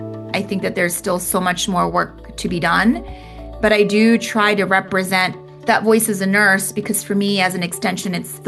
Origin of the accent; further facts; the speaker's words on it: Philadelphia, Pennsylvania, United States; I grew up in Philadelphia. I think of it as a very gritty city, and I rep Philly pretty hard. I grew up in an immigrant household